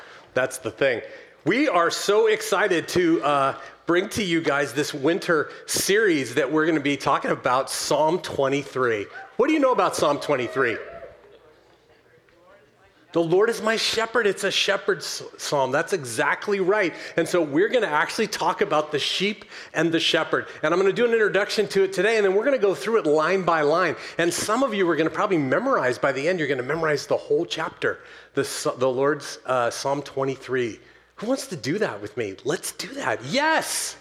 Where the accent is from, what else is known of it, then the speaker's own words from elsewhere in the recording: Oakland, California, United States; Like, I grew up in Oakland. I didn't see a sheep.